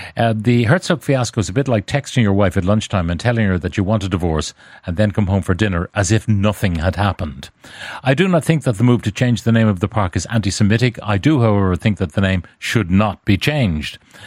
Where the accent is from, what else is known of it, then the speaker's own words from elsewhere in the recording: Ireland; I am a Zionist, but I'm Irish and I am not Jewish.